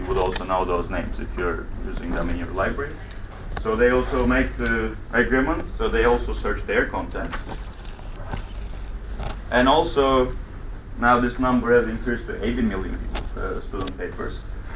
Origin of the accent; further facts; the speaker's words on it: Turkey; English is a second language; now in United States; I'm from Turkey, by the way, originally. I went to an American school in Turkey, and we were writing a paper on 1984.